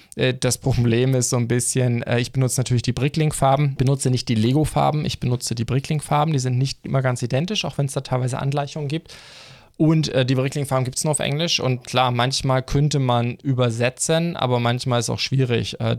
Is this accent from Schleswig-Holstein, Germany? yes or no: yes; Kiel, Schleswig-Holstein, Germany; im Kieler Hafen, wo ich herkomme.